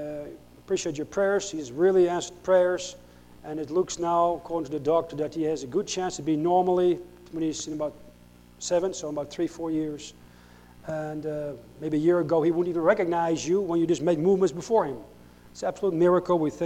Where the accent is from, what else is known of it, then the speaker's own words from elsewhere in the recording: North Holland, Netherlands; I got saved about 32 years ago in Holland. I grew up near Amsterdam, Dutch Reformed, heard the Ten Commandments on Sunday.